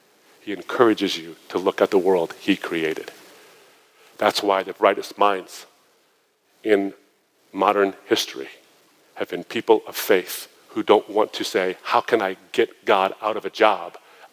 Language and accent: English; Michigan, United States; I'm from Michigan, so I have a lot of sweaters. It's cold.